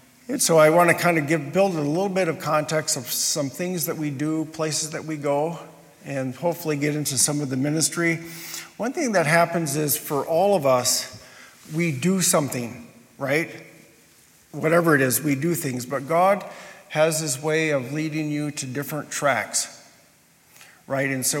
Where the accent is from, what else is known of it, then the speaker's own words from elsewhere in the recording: Liberia; I grew up in Liberia